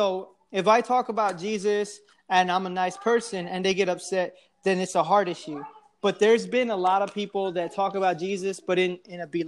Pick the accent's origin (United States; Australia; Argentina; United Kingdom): United States; Houston, Texas; now in Austin, United States; I live in Austin now. Originally I'm from Houston